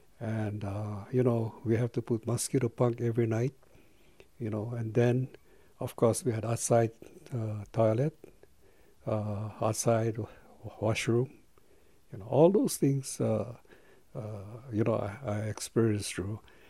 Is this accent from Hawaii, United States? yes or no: yes; Olinda, Hawaii, United States; I was born and raised in Olinda, you know, up here, okay? And then from Olinda, my parents moved to the plantation area.